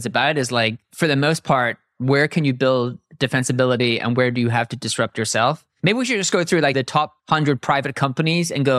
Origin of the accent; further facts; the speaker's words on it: Ireland; I'm Irish.